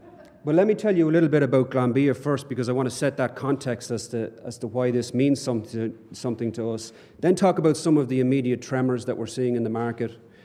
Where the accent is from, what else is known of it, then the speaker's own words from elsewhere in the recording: Ireland; moved away as an adult; now in United States; there's a slight hint of Irishness behind 6 years of living in the US. It's barely detectable, but it's there.